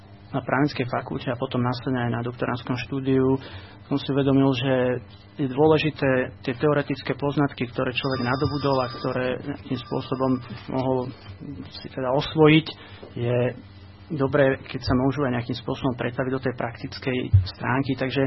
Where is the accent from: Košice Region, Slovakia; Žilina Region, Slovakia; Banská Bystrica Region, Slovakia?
Žilina Region, Slovakia; Predmier; Narodil som sa v Predmieri, okres Byča. Tu som aj vyštudoval gymnázium.